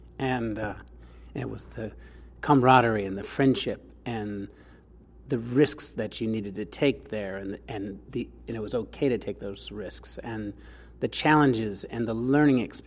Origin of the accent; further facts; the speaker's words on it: Detroit, Michigan, United States; I believe I was in 10th grade, and I'm originally from the Detroit area.